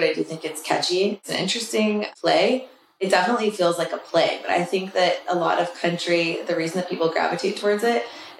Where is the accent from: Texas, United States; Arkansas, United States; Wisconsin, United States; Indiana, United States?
Texas, United States; Austin; also born or lived in Manhattan; I was born in Manhattan, and then I was raised in Austin. My dad was in tech, so we moved here when I was, like, 2, and I grew up here. Like, I definitely identify as, like, an Austin girl